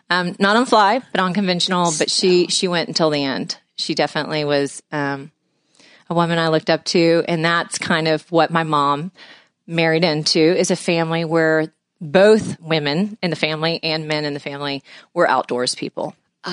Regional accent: Houston, Texas, United States; I was born and raised in Houston, Texas.

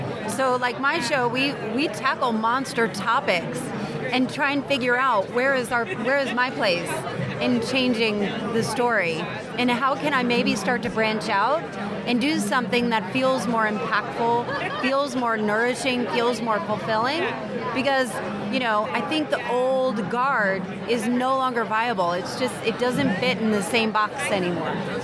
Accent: New Jersey, United States; now in Atlanta, United States; I grew up in New Jersey, and so New Jersey, New York, California are all insane. So coming to Atlanta, you feel like you live like a king

